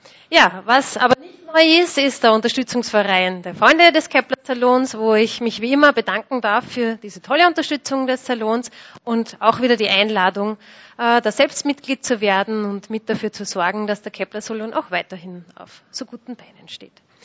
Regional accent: Linz, Upper Austria, Austria; born there; now in Ottensheim, Austria; aber mittlerweile lebe ich im Müllviertel in Ottensheim. Ich bin in Linz geboren.

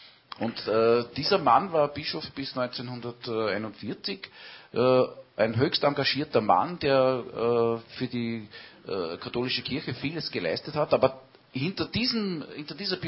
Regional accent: Upper Austria, Austria; Ich bin im Mühlviertel aufgewachsen und bin sozusagen in einer sehr diesbezüglich typisch katholischen Umgebung aufgewachsen

